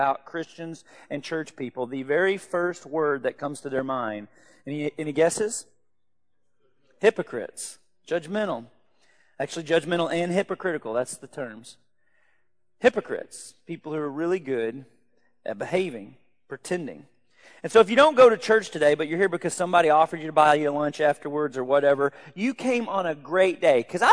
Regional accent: Arkansas, United States; I'm from Arkansas. I'm used to not having my shoes on.

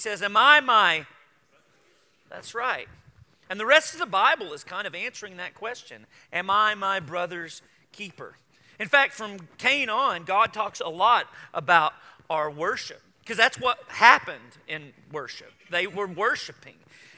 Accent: the South, United States; We've been taught, we grew up in the South, we've been taught behavior modification.

